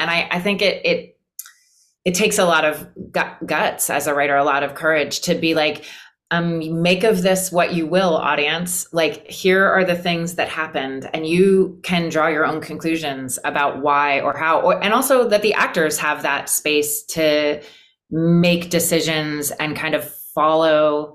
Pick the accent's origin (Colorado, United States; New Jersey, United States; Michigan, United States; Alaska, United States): Alaska, United States; born there; is it a little enough known fact that I was born in Alaska?